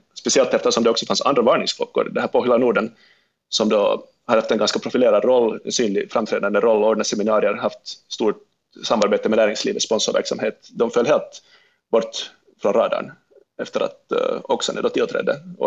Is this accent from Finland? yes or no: yes; Finland; borde vi egentligen kräva lite mer av oss själva som finlandssvenskar